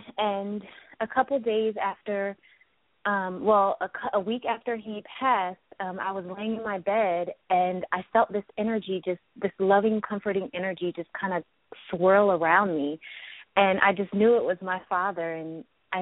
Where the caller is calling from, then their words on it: California, United States; I'm calling from Southern California.